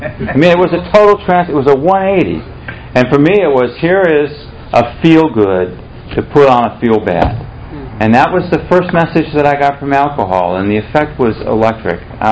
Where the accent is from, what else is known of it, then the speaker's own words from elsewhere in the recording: Chicago, Illinois, United States; also born or lived in Pittsburgh; I was raised in the North. I was born in Pittsburgh. My dad was a minister. We moved around a lot. We settled in the Chicago area and suburbs around there.